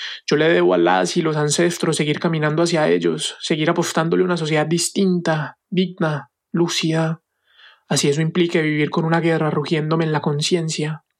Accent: Colombia; born there; moved away as an adult; Yo me fui de Colombia a estudiar con la intención de volver a seguir trabajando para que la sociedad en la que por nada distinto al azar me tocó nacer sea ligeramente menos miserable.

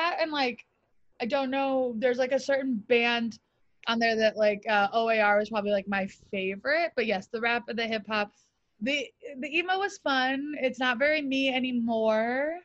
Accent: Illinois, United States; Also, like, I grew up in the North Shore, which is

